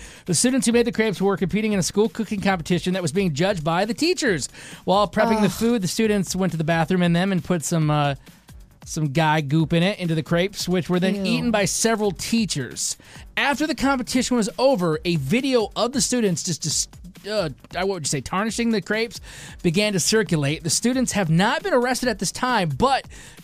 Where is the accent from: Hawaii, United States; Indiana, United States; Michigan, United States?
Michigan, United States; Like, I'm from Michigan. I don't know if Porkchop's been there, but I'm serious. Not just being a homer from my home state.